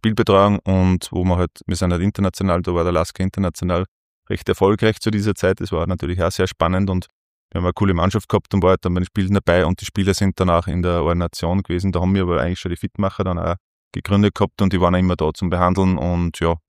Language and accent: German; Hörsching, Upper Austria, Austria; Ja, ein waschechter Oberösterreicher. Ich komme ursprünglich aus Hörsching. Und genau, bin jetzt immer noch in Oberösterreich, wohne jetzt aber in Pieperbach, bei Bennerhofen an der Krems ist es.